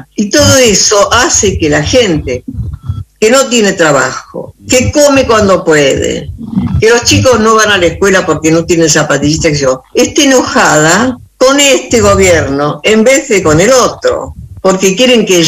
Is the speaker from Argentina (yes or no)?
yes; Argentina; soy una argentina